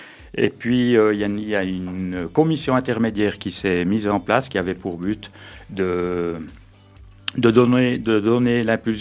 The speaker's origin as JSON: {"language": "French", "town": "Tramelan", "region": "Bern", "country": "Switzerland", "tie": "born or raised there", "said": "dans la mesure où je suis enfant de Tramelan"}